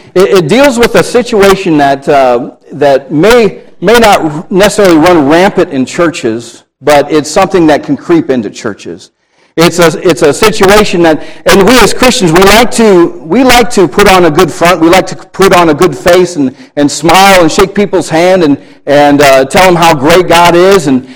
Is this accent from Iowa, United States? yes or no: yes; Cedar Rapids, Iowa, United States; I'm from Cedar Rapids, just south of you